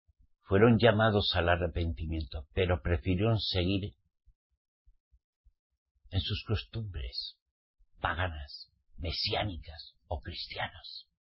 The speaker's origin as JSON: {"language": "Spanish", "country": "Spain", "said": "como soy español, pues yo no soy profeta en mi casa ni en mi tierra."}